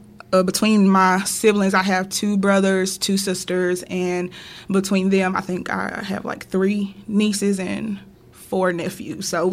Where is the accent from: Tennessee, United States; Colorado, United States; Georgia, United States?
Tennessee, United States; Knoxville; Born and raised Knoxville.